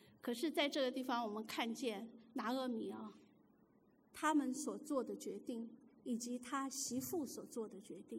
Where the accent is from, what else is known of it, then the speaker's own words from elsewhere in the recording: China; 如果换了今天我们中国人呢，如果儿子全部死了，我们会怎么样子想？